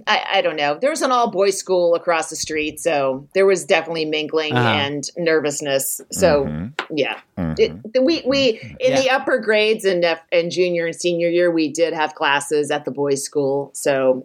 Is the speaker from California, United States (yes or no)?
yes; Walnut Creek, California, United States; Northern California. Walnut Creek, California. It's in the East Bay. It's a little east of Berkeley and Oakland.